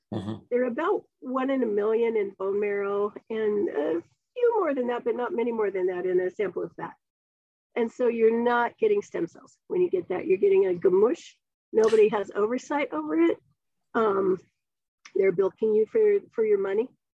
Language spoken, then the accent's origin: English; California, United States; I grew up in Northern California.